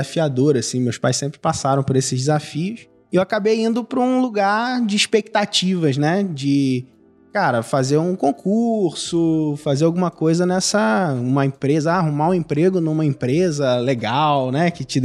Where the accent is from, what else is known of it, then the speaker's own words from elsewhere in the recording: Cabo Frio, Rio de Janeiro, Brazil; Eu sou um rapaz de Cabo Frio, litoral do Rio.